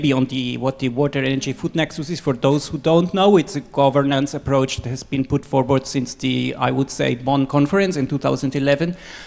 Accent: Costa Rica; now in Honduras; I'm from Costa Rica, a journalist, but work and live mainly in Honduras

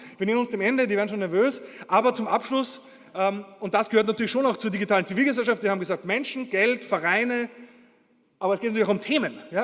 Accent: Austria; now in Berlin, Germany; Als Österreicher

